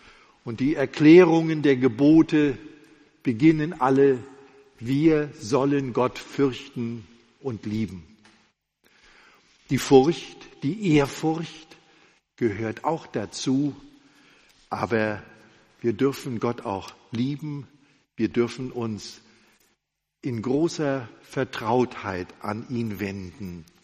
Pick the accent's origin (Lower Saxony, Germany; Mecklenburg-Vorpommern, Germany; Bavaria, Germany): Mecklenburg-Vorpommern, Germany; Rostock; in Rostock gab es über dem Altar ein ganz großes Dreieck